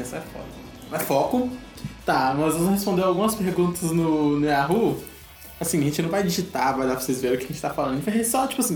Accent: Minas Gerais, Brazil; Vocês devem perceber que a gente é mineiro do decorrendo que a gente vai falando, né?

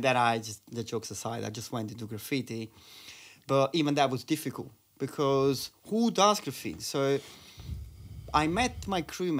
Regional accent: Naples, Campania, Italy; English is a second language; moved away; Sorry, where I'm from, in Naples.

